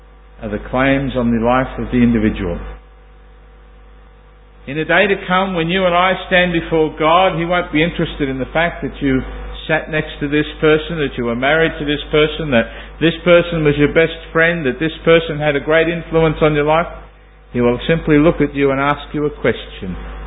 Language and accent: English; Sydney, New South Wales, Australia; one of the elders of the assembly that I grew up with in Sydney